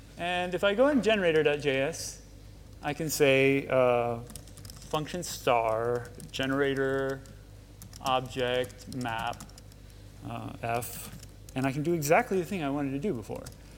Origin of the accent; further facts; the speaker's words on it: United States; And now, I'm an American, and I didn't grow up Protestant, I did grow up Catholic